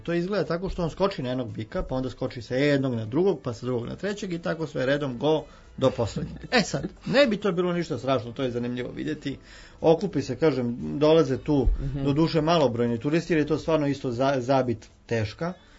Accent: Serbia

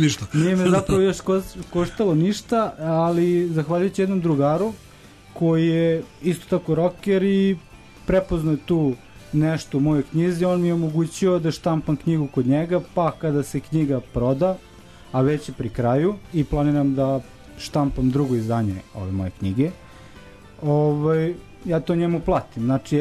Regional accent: Grocka, Belgrade, Serbia; Dolazim iz Grodske

